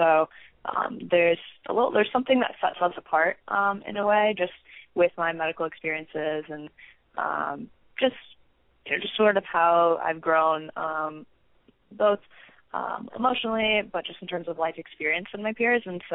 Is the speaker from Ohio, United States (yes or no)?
no; Michigan, United States; So I am from Michigan, but I'm currently a freshman undergrad at Arizona State University in their Honors College.